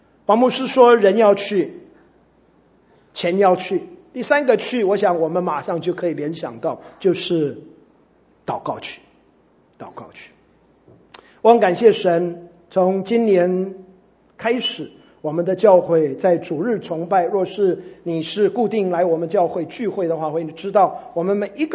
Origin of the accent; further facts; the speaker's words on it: United States; Chinese is a second language; 因为我是外国人，好，美国人呢